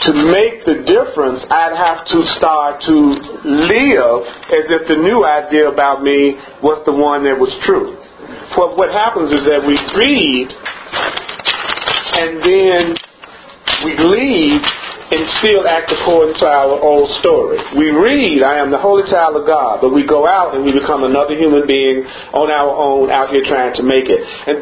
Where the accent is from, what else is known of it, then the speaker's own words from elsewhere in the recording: Memphis, Tennessee, United States; Like I was listening to a radio station yesterday from my hometown, and it was a talk show. And in Memphis, Tennessee, there's a church and a liquor store on every corner.